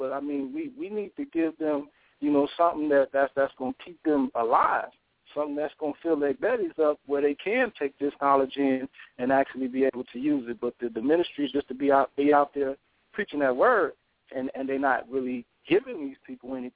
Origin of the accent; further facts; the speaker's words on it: Las Vegas, Nevada, United States; You know, I'm from Las Vegas, Nevada.